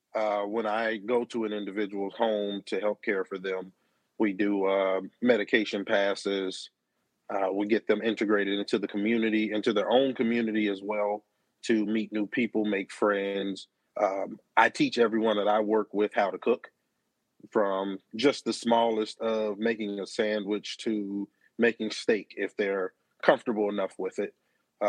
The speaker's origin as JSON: {"language": "English", "town": "Cincinnati", "region": "Ohio", "country": "United States", "tie": "born or raised there", "said": "So I am originally from Cincinnati, Ohio."}